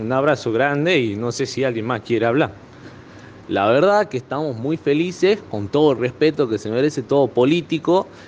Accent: Perico, Jujuy, Argentina; soy de Perico. Soy de Perico, soy de allá, de Jujuy

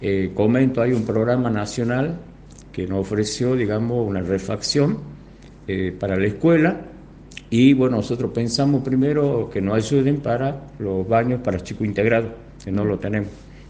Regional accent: San Pedro, Jujuy, Argentina; now in Perico, Argentina; aunque yo soy de San Pedro, pero ya soy más periqueño

